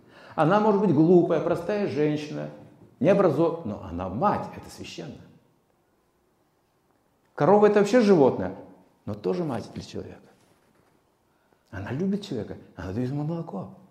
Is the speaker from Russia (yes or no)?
no; Kazakhstan; born there; В этой жизни, скажем, я родился в Казахстане. Я родился в Казахстане.